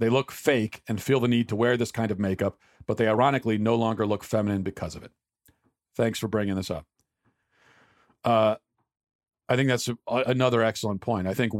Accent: Atlanta, Georgia, United States; I grew up in Atlanta, Georgia, the Old South in the 80s and 90s.

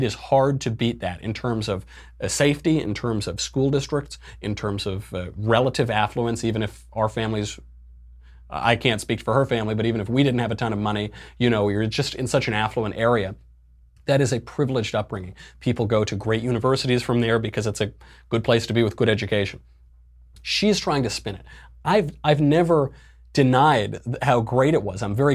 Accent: Yorktown Heights, New York, United States; Median household income is, I believe, more than double what the median household income was in my hometown in Westchester right next door. And my hometown was pretty nice.

